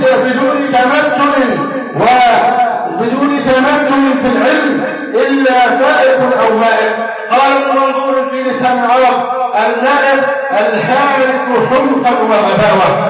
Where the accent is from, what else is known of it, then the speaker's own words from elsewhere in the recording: Egypt; اللهم احفظ بلدنا مصر من الأمانة سخاء ورخاء وسائر بلاد المسلمين.